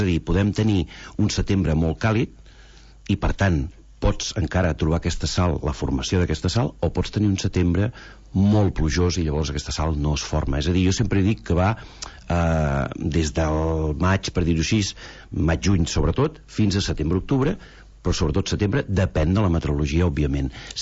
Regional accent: Girona, Catalonia, Spain; Jo sóc gironí, i bueno, he tingut la sort que tota la vida he anat a llançar, ja els avis hi tenien casa

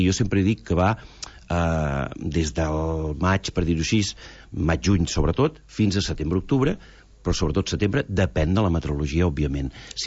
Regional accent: Girona, Catalonia, Spain

